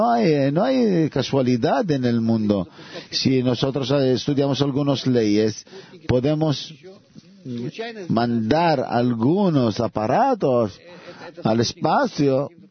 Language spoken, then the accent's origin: Spanish; Moscow, Russia; Spanish is a second language; Soy de Moscú.